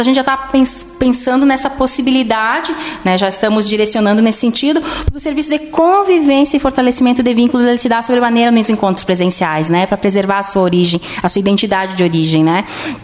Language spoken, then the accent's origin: Portuguese; Porto Alegre, Rio Grande do Sul, Brazil; born there; eu sou natural de Porto Alegre. Na época, meus pais estavam trabalhando lá. Eles são da região de Passo Fundo, Marau, ali nas proximidades, né?